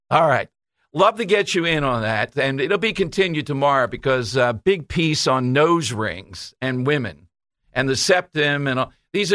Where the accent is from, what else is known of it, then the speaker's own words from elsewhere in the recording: Philadelphia, Pennsylvania, United States; I see myself as quintessential Philadelphian, South Philly.